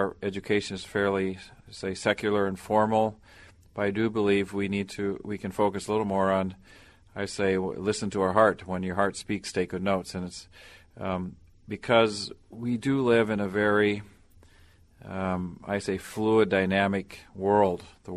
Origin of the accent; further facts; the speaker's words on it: Tanzania; I grew up in Tanzania, East Africa, where my father started the Kilimanjaro Christian Medical Center